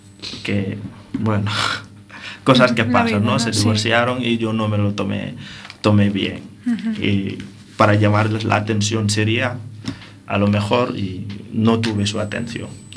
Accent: Dakar, Senegal; now in Coruña, Spain; Dakar, la capital, que son 10, donde soy yo exactamente, se llama Piquine.

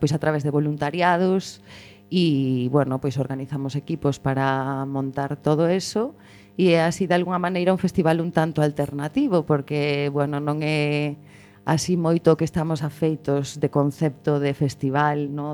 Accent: Lugo, Galicia, Spain; now in Cambre, Spain; Bueno, eu ser son de Lugo, pero vivo en Cambre.

